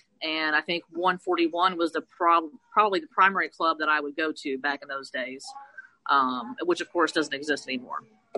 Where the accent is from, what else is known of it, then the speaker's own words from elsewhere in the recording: Lexington, Kentucky, United States; I grew up in Lexington, Kentucky from the age of 14 on. And went to middle school here at Jesse Clark and attended Lafayette High School.